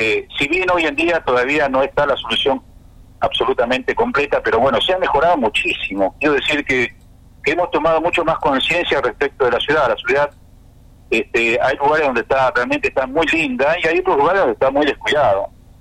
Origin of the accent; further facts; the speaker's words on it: Ushuaia, Tierra del Fuego, Argentina; Yo cuando era chico en Ushuaia, qué sé yo, eran poco los autos.